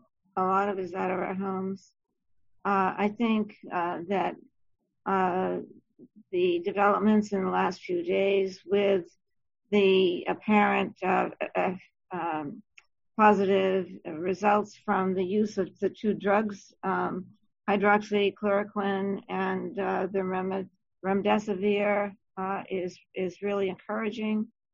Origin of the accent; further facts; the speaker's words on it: New Hampshire, United States; I'm from New Hampshire, and I am a case manager